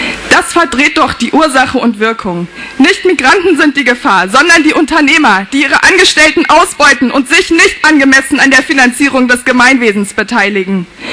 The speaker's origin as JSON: {"language": "German", "region": "Hesse", "country": "Germany", "tie": "born or raised there", "lives_now": "Bremen, Germany", "said": "bin 30 Jahre alt. Ich wohne seit 2003 in Bremen, bin hier zum Studium hergekommen. Ich komme aus Hessen, dort bin ich aufgewachsen."}